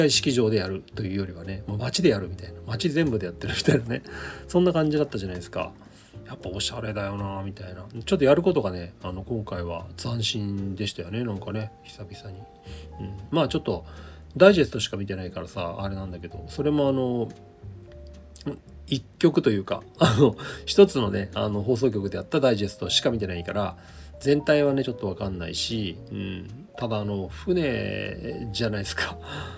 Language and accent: Japanese; Saitama, Japan; 高校野球ね、埼玉、もう僕の出身校は